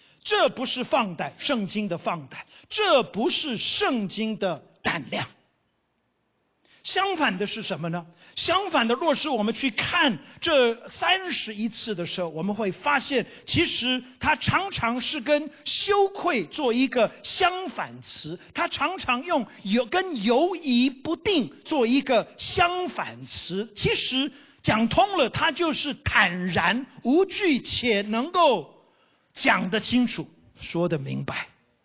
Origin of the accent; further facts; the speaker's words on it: Kaohsiung, Taiwan; moved away as an adult; also born or lived in Pingtung / Taipei; now in United States; 我其实是在台湾出生长大的，我的父母亲在台湾有25年的时间，我是在屏东出生，高雄跟台北长，念大学的时候我才回到了美国。